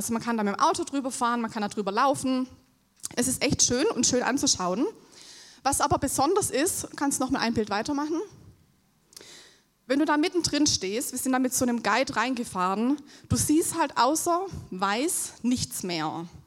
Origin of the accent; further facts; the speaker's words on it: Baden-Württemberg, Germany; ich bin Theologiestudentin und bin jetzt seit 5 Wochen in Hamburg. Ich komme aus dem Süden, aus der Nähe von Stuttgart und mir wurde auch schon sehr oft gesagt, dass das nicht zu überhören ist.